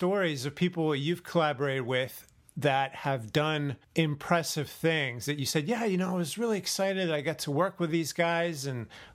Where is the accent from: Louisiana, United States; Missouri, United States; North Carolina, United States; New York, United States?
New York, United States; born there; I was born in New York, so I have a legitimate connection.